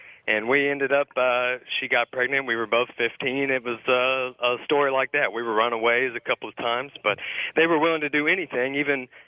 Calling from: Houston, Texas, United States; I'm calling from Houston, Texas.

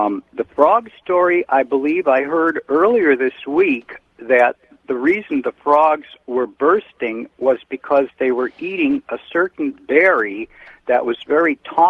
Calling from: Newport, Rhode Island, United States; I'm calling from Newport, Rhode Island

